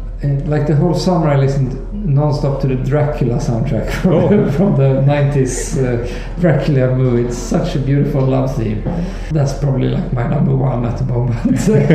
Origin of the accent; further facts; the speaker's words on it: Sweden; English is a second language; Yeah, I'm from Sweden.